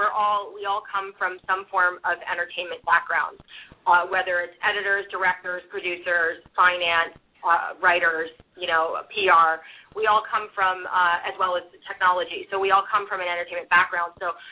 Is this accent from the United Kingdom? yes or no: no; Canada; now in United States; You know, I'm originally from Canada.